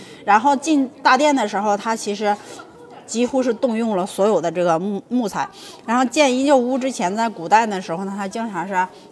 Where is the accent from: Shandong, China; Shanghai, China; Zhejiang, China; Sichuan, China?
Shandong, China; 我是山东人啊，我山东人，我老家的时候就是民间盖屋子